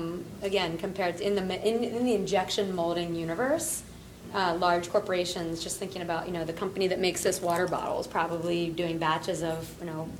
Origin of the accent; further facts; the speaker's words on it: Philadelphia, Pennsylvania, United States; now in New York City, United States; And I'm from outside of Philadelphia originally, and I live in New York City.